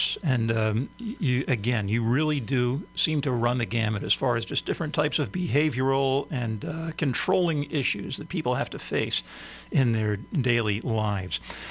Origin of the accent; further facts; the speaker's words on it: Philadelphia, Pennsylvania, United States; You mentioned Philadelphia. That happens to be my hometown.